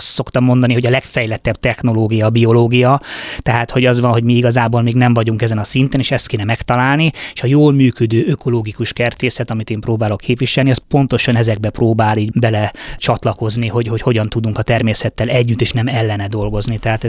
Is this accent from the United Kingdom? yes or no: yes; England, United Kingdom; vezethető vissza, hogy én Angliában voltam gyerek, ott a BBC-n, David Attenborough természetfilmeken nőttem föl